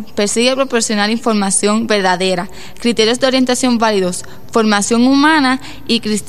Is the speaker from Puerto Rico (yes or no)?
yes; Añasco, Puerto Rico; de Añasco, Puerto Rico.